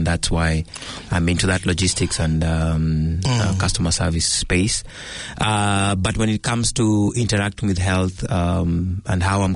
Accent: Kenya; now in New Zealand; I'm from Kenya

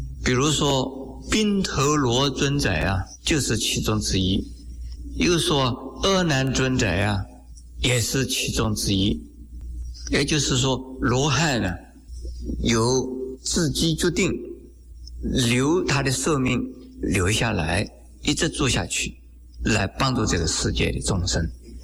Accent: China; 在我们中国人没有

